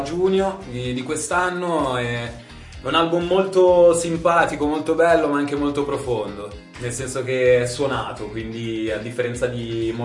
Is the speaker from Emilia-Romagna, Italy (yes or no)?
no; Cesano Boscone, Lombardy, Italy; now in Milan, Italy; io sono cresciuto a Cesano Boscone, quindi un po' dalla parte opposta di Monza, linea rossa, ma dal capolinea praticamente